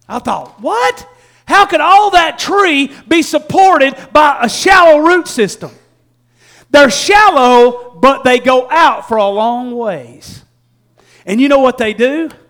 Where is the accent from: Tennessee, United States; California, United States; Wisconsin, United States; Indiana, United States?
Tennessee, United States; also born or lived in Georgia; I'm from East Tennessee. I've lived in East Tennessee most of my life. I dipped down into Georgia for about 10 years to get my wife.